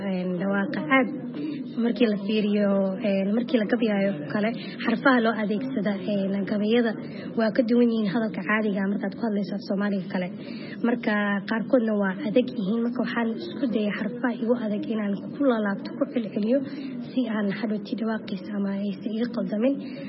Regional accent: Toronto, Ontario, Canada; Walaal waxaan ka imaaday Kanada, qaasatan magaalada Toronto. Waa meeshaan ku qashay, ku soo koray, iskool iyo jaamacadna ku soo dhigtay.

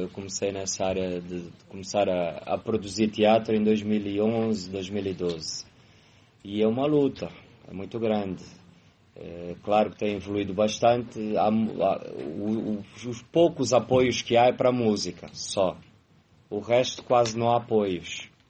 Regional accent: Angola; Mas eu sou angolano e eu sinto-me na obrigação de trazer a peça para Angola.

